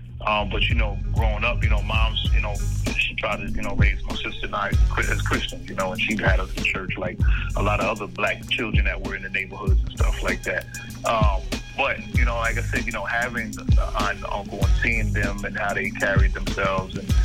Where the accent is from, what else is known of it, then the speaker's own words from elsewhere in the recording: New Jersey, United States; Yeah, so for me, growing up in Jersey